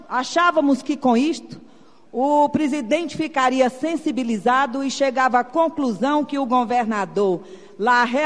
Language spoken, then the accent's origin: Portuguese; Jaguaruana, Ceará, Brazil; born there; eu sou de origem nordestina, nasci em Fortaleza, em Jaguaruana, no estado do Ceará.